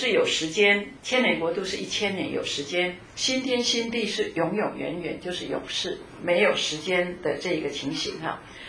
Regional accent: China; 我们中国人过去 早年的时候，新娘是穿红衣服

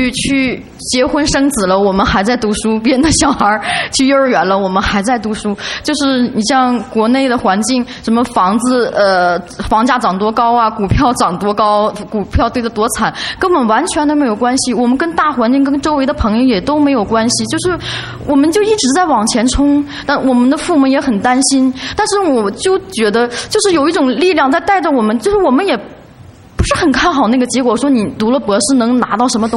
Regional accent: Liaoning, China; moved away as an adult; now in Fort Lee, United States; 我来自大陆辽宁省靠近内蒙古的一个辽西小镇。今年三月份同我先生还有两岁的儿子一起来美国。我们现在住在 Fort Lee。

